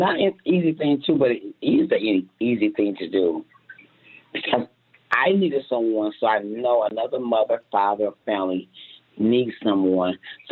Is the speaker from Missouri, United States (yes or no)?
yes; Kansas City, Missouri, United States; As a mother, I've been born and raised in Kansas City. I never thought it would happen to me, but it did.